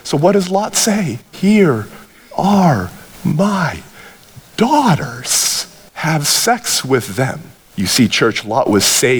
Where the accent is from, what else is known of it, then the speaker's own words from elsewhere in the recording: Whittier, California, United States; I grew up in Whittier, California. I was homeschooled through 8th grade. I went to Whittier High School.